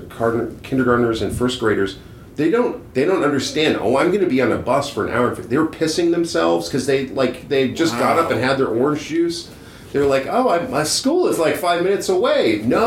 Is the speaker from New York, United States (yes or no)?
no; California, United States; Yeah, Northern California is where I'm from. I'm from California, kind of like in general, like and like Hollywood and Pasadena, and then Northern California